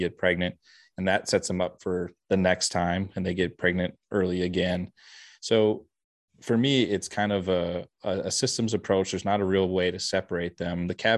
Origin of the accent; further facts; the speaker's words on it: Minnesota, United States; I grew up in Minnesota, which is very important, much better state.